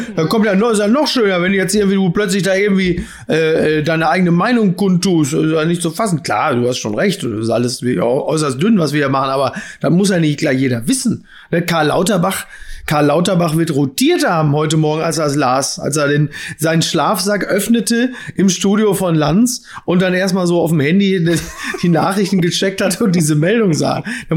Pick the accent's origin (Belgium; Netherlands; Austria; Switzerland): Belgium; Ja, also als Belgier war ich auch der Ansicht.